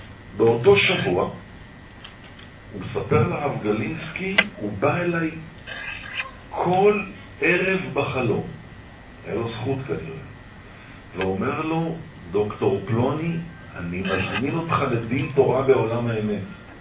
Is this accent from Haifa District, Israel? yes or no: no; Tel Aviv, Tel Aviv District, Israel; חונכתי בחינוך כפרני ישראלי בן גוריוני של מדינת הישראלים, וגדלתי בנווה אביבים בתל אביב.